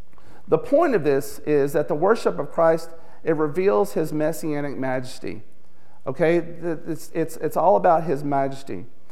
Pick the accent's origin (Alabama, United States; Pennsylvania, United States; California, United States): Alabama, United States; I'm a Crimson Tide guy. I'm from Alabama. I graduated from Alabama.